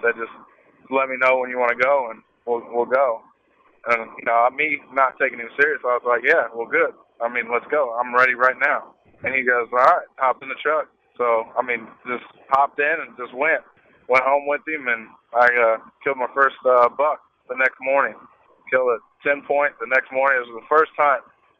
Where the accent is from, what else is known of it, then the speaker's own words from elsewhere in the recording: Indianapolis, Indiana, United States; I mean, I was born and raised in Indianapolis.